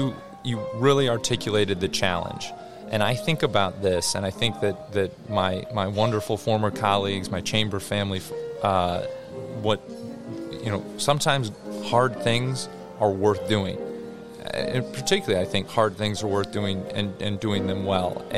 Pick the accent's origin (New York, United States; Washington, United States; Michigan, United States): Michigan, United States; also born or lived in Colorado; I mean, I'm originally from Michigan, but I worked in Colorado, mm-hmm.